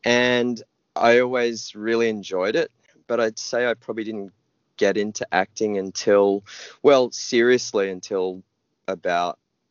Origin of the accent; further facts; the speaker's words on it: Sydney, New South Wales, Australia; also born or lived in Melbourne; Well, I'm from Melbourne originally. I was born there, but I was raised in Sydney.